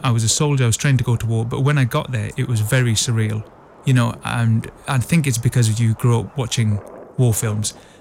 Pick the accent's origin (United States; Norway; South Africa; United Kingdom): United Kingdom; Burnley, North West England; funnily enough, he was from Burnley. So I went 4,000 or 5,000 miles away from home, and he's from my hometown.